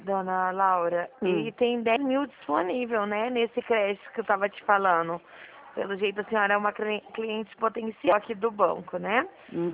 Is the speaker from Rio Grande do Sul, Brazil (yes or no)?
no; Dracena, São Paulo, Brazil; Eu sou de Dracena, estado de São Paulo.